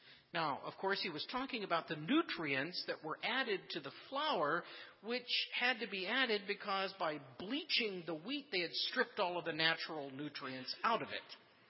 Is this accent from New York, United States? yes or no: no; Indianapolis, Indiana, United States; See, I grew up in Indianapolis, and that's where Wonder Bread was first baked back in 1921.